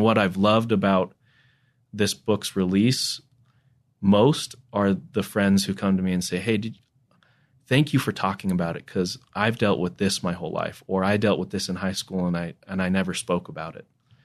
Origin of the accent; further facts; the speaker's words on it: United Kingdom; accent: British; hey, when we go meet this group, don't be thrown by my British accent, right?